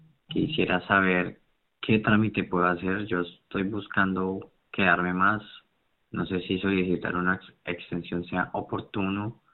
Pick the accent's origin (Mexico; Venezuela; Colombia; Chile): Colombia; now in -; Yo soy de Colombia.